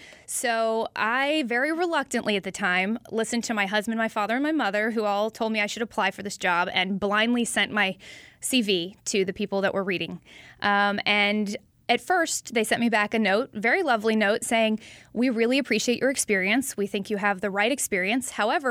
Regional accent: Oklahoma City, Oklahoma, United States; now in Israel; First, I graduated from Heritage Hall here in Oklahoma

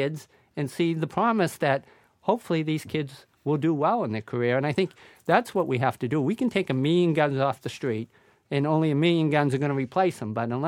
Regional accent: Boston, Massachusetts, United States; I grew up in South Boston. You know, I didn't have a whole lot, Jim. You know, I grew up on a second floor of a three-decker.

